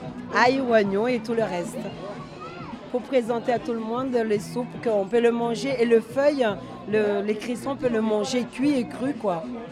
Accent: Mayotte; Madagascar qui est à côté parce qu'on est mélange de Mayotte et malgache.

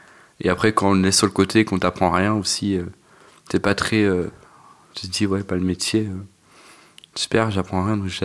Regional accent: Brest, Brittany, France; born there; Je suis né à Brest

